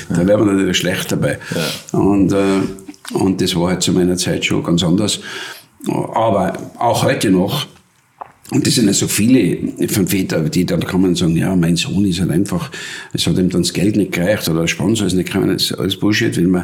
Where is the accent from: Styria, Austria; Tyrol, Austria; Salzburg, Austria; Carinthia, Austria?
Tyrol, Austria; Und ich habe dort, wo ich aufgewachsen bin in Tirol, das war jetzt einmal bei Weitem nur sehr leicht kontrolliert von Polizei